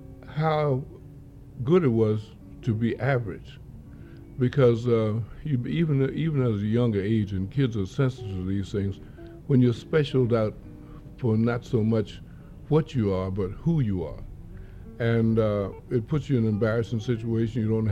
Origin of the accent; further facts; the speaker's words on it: New York, United States; We grew up together in New York.